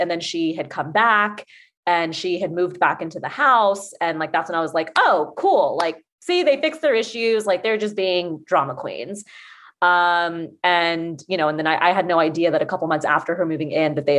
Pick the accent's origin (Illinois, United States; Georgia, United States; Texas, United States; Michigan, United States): Georgia, United States; Atlanta; and I'm from Atlanta and, you know, and, like I've come from a community where, and a culture where everybody literally knows everyone.